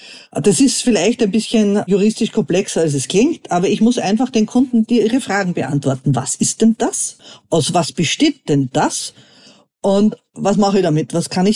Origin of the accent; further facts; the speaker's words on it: Austria; Und ähnlich ist es jetzt bei uns in Österreich auch.